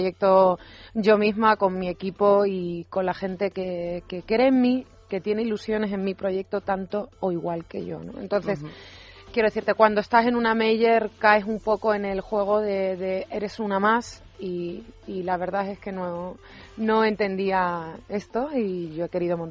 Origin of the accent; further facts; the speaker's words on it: Valencia de Alcántara, Extremadura, Spain; Cuando era pequeña estuve participando en obras en el pueblo, bueno, allí en mi pueblo había poco, en Valencia de Alcántara